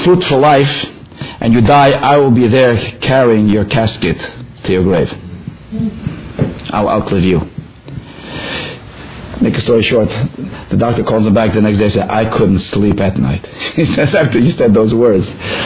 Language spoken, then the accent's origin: English; Toronto, Ontario, Canada; He actually grew up in Toronto, which was my hometown.